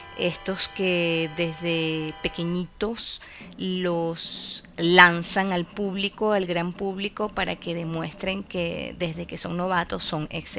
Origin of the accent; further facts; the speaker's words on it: Cojedes, Venezuela; Yo no soy del estado Lara, tengo mucho tiempo viviendo aquí, sí, pero yo soy llanera, yo soy del estado Cojedes. Y pues bueno, estamos cerquita de Tinaco.